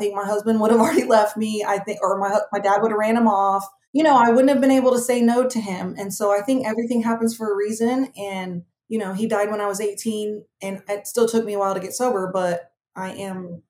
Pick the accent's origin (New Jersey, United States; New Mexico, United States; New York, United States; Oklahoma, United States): Oklahoma, United States; I was born and raised in Oklahoma.